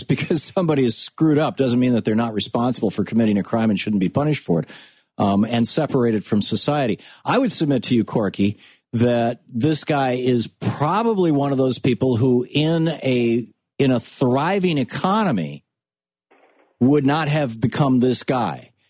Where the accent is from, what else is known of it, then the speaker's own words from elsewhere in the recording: Lansing, Michigan, United States; When I grew up in Lansing, Michigan, back in the 50s and 60s, most of my friends' parents worked at Oldsmobile